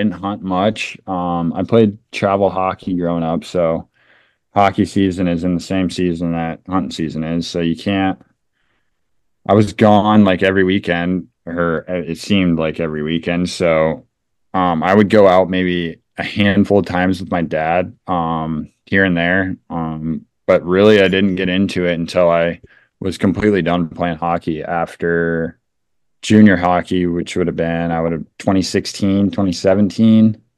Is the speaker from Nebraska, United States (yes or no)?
yes; Nebraska, United States; I'm obviously from Nebraska and it's huge here.